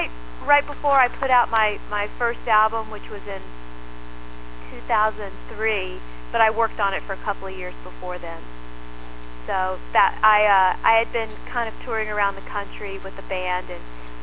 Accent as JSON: {"language": "English", "town": "Birmingham", "region": "Alabama", "country": "United States", "tie": "born or raised there", "said": "I'm originally from Alabama. I grew up in Birmingham, Alabama."}